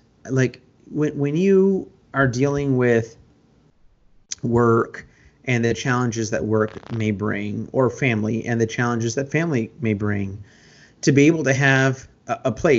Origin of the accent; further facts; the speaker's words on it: Arlington, Texas, United States; also born or lived in Fort Worth; I am from Arlington, and I went to Arlington High School